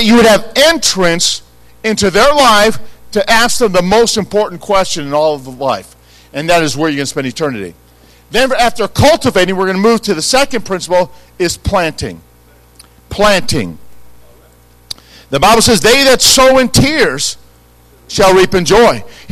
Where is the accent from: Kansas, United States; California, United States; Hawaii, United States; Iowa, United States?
California, United States; They probably think I'm a weirdo from California.